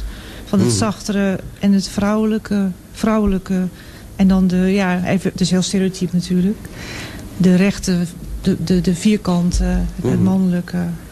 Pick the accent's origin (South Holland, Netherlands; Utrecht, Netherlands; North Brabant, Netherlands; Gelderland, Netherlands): North Brabant, Netherlands; also born or lived in United States; Nee, wij zijn heel veel verhuisd. Maar uiteindelijk heb ik het langst in Brabant gewoond.